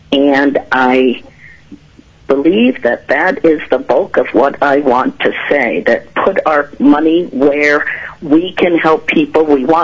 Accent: Kiana, Alaska, United States; For the record … I'm from Kiana, and I'm testifying today as a parent and community member.

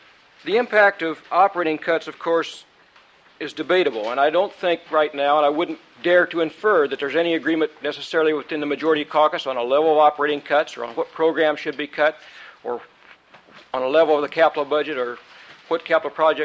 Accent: Juneau, Alaska, United States; I'm saying that because I'm from Juneau

